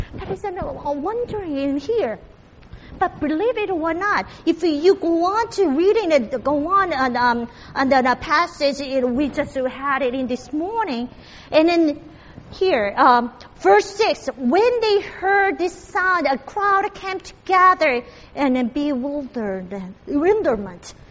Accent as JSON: {"language": "English", "country": "South Korea", "accent": "Korean", "second_language": "English", "said": "pure American either because I have a Korean accent whenever I speak it in English, right? Can you hear my Korean accent?"}